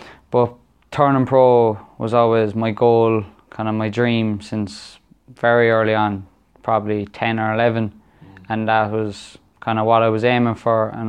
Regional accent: Cork, Munster, Ireland; I'm 18 years old. I'm from Cork. I'm Ireland's youngest professional boxer.

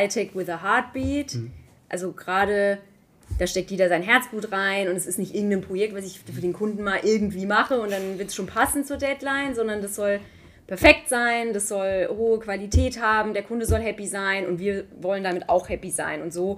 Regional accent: Baden-Württemberg, Germany; Mannheim passt gut, so ich komme aus der Heidelberger Ecke.

